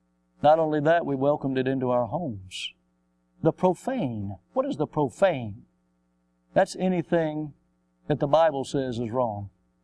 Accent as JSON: {"language": "English", "region": "the South", "country": "United States", "tie": "born or raised there", "said": "Now, growing up in the South, you have to understand something."}